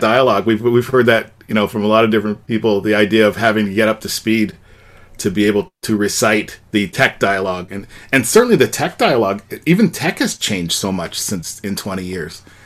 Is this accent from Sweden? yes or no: no; Windsor, Ontario, Canada; We're Canadian. I'm in Windsor, right across from Detroit.